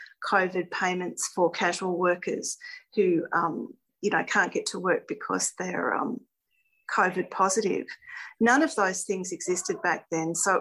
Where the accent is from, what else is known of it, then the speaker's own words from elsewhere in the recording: Sydney, New South Wales, Australia; I'm not a Queenslander. I'm very much born and bred in Sydney.